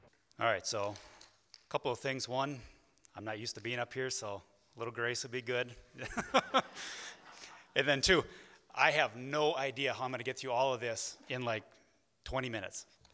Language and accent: English; Webster, Wisconsin, United States; born there; So I was born at home in Webster, Wisconsin.